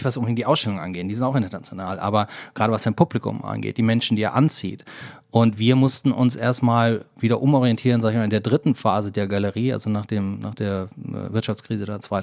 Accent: Cologne, North Rhine-Westphalia, Germany; born there; now in Hamburg, Germany; ich bin kein Hamburger, ich bin gebürtiger Kölner, aber ich bin jetzt seit 98, lebe ich mit meiner Familie hier in Hamburg.

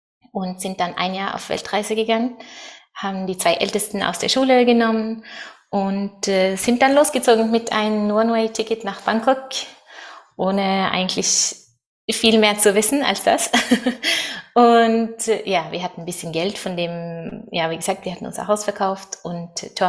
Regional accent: Norway; moved away as an adult; also born or lived in Germany; now in La Palma, Spain; Und ich komme aus Norwegen, aber ich habe 12 Jahre in Deutschland gelebt und da sind auch alle unsere 4 Kinder geboren. Und jetzt lebe ich auf La Palma.

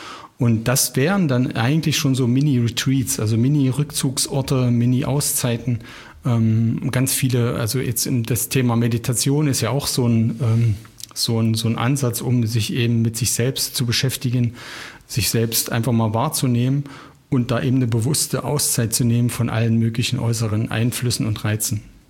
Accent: Ilsenburg, Saxony-Anhalt, Germany; du weißt, wir kommen beide aus dem Harz. Und wenn wir dann in dem Ort sind, wo ich geboren bzw. aufgewachsen bin, im kleinen Ilsenburg

